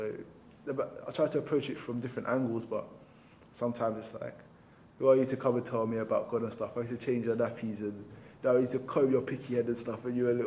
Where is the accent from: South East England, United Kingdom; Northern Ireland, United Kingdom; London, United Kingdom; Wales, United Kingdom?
London, United Kingdom; Brockley; I grew up in Brockley, which is in southeast London. It's a low-income area with high crime rate.